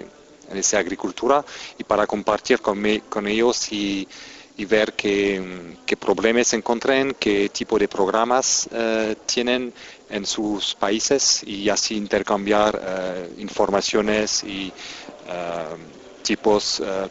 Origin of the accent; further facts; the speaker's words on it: France; Spanish is a second language; yo vengo de Francia